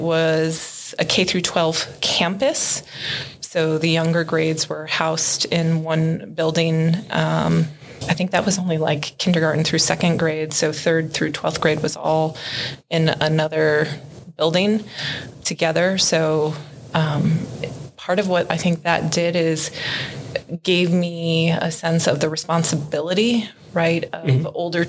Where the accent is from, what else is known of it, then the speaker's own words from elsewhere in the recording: Wallingford, Connecticut, United States; also born or lived in New York; I was born in Connecticut, Wallingford, Connecticut, actually. And then eventually spent time in Clinton, Connecticut with my dad.